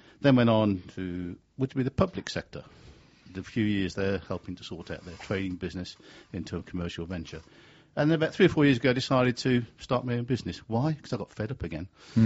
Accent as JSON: {"language": "English", "town": "West Bromwich", "region": "West Midlands", "country": "United Kingdom", "said": "my background, I mean, go from the accent. I'm from the West Midlands."}